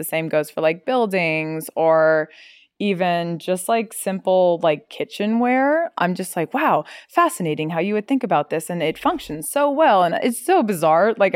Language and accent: English; Washington, United States; born there; the rest of my family all was born in Southern California and I was born in Washington.